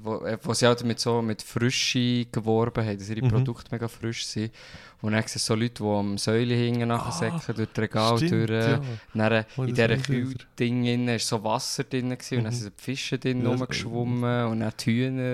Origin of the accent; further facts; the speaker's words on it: Burgdorf, Bern, Switzerland; Also ich kann mich noch erinnern, dass einfach bei uns in Burgdorf hat's auch so eine Kinderecke gehabt